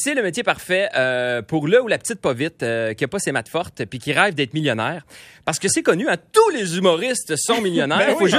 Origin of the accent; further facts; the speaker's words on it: Saint-Apollinaire, Quebec, Canada; moi, je viens de Saint-Apollinaire. Ça, c'est un petit village à côté de Québec.